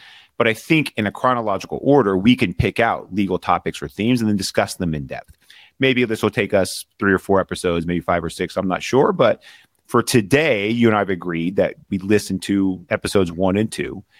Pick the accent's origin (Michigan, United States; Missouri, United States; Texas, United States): Texas, United States; Arlington; I grew up in Arlington. I went to high school in Fort Worth.